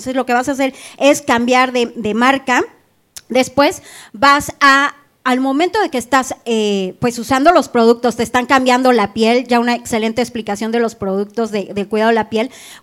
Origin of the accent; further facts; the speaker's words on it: Puebla, Mexico; now in Monterrey, Mexico; Yo soy de Puebla